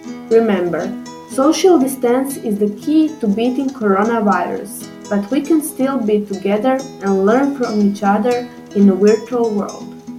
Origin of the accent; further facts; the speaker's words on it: Zagreb, Zagreb County, Croatia; Thank you for stopping by in my hometown Zagreb on your virtual trip around the world. Zagreb is the capital city of Croatia.